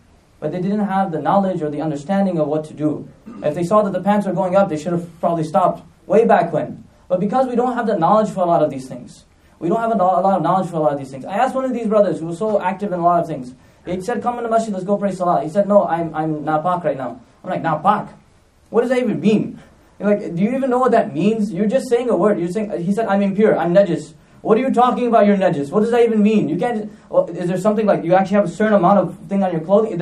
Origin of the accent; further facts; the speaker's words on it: New York, United States; now in Massachusetts, United States; In this entire state of Massachusetts, I came from New York.